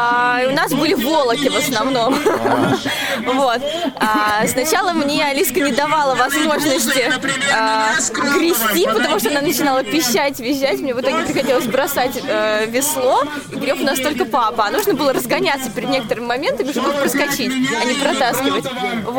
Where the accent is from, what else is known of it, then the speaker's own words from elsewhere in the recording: Zelenograd, Moscow, Russia; я из Зеленограда.